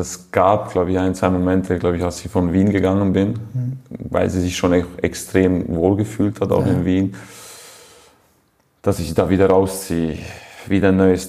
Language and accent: German; Switzerland; in die Schweiz gehen, in meine Heimat.